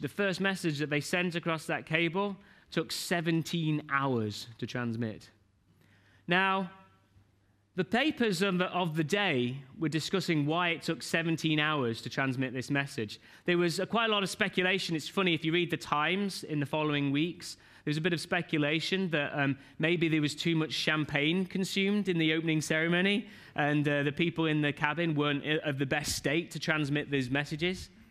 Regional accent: United Kingdom; I'm British.

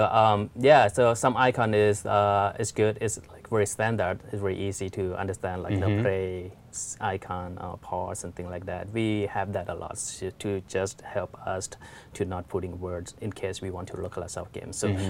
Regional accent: Thailand; English is a second language; In Thai, it could be in Thailand. I'm from Thailand.

